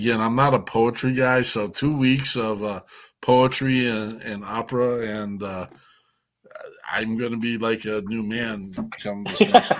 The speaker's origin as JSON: {"language": "English", "region": "Wyoming", "country": "United States", "said": "I'm a hillbilly from Wyoming."}